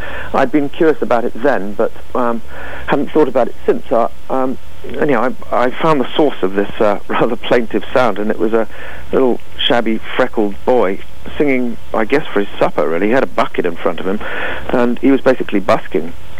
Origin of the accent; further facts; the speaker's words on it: England, United Kingdom; as you can hear, I'm quite English